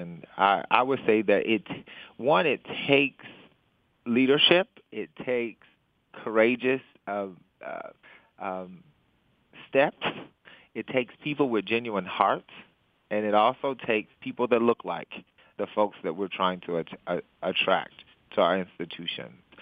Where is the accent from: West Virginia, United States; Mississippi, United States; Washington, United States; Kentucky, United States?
Kentucky, United States; Murray; when I was growing up in Murray, Kentucky